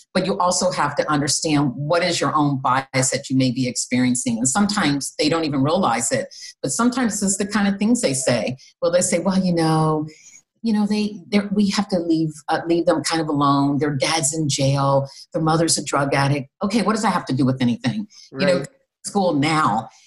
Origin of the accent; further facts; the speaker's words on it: Midwest, United States; I came from the Midwest. You know, I had not seen poverty quite like this.